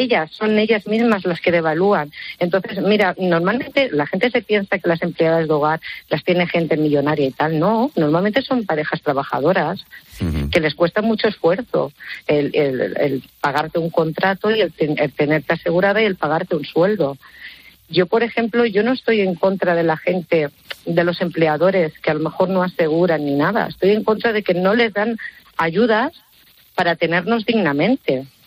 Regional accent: Spain; Sí, sí, soy española y nacida en España.

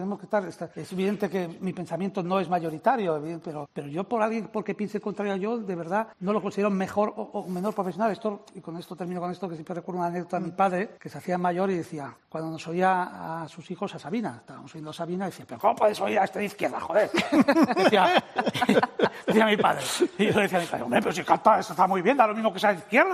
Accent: Costa Rica; born there; toda la familia de mi madre son catalanes y además nací en Costa Rica y la inscripción en el registro civil se hace en la embajada allí

